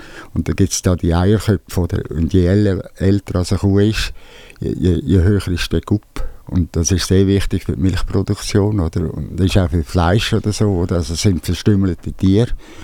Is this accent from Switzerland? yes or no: yes; Zurich, Switzerland; now in Bernese Jura, Switzerland; Ich bin Werkbauer im Berner Jura, bin eigentlich Bündner, in Zürich aufgewachsen.